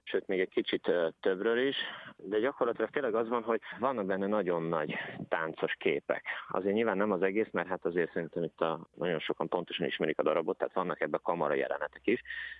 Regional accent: Paks, Tolna, Hungary; de alapvetően én paksi gyerek vagyok

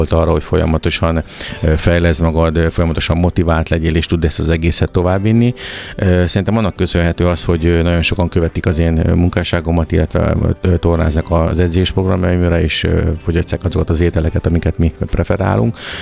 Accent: Délegyháza, Pest, Hungary; now in Budapest, Hungary; vidékről, mely Délegyházáról származom, onnan kezdtem az egészet, és felkerültem ugye Pestre

